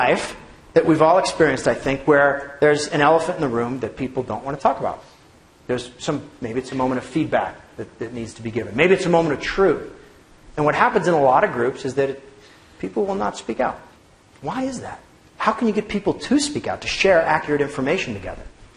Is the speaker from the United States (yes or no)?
yes; Alaska, United States; And to be fair, I'm from Alaska. We have one building in the town where we live that has an elevator.